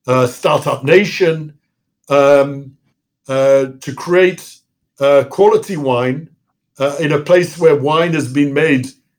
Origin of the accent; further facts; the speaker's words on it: England, United Kingdom; also born or lived in London; I was born in England. I was born in London, brought up in England.